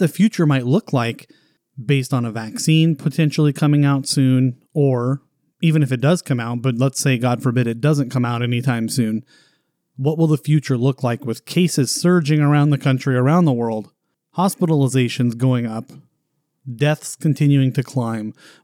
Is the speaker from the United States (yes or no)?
yes; United States; Being an American, we just want freedom.